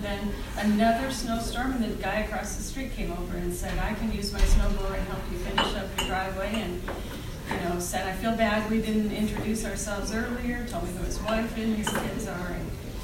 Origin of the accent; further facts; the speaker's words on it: West Des Moines, Iowa, United States; When I was a kid growing up in West Des Moines, I knew everybody in their neighborhood.